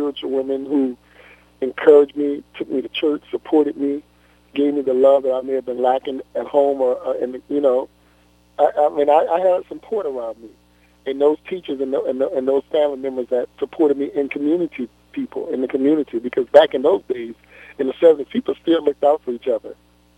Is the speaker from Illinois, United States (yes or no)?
no; New Orleans, Louisiana, United States; I grew up in New Orleans in the Desire Project.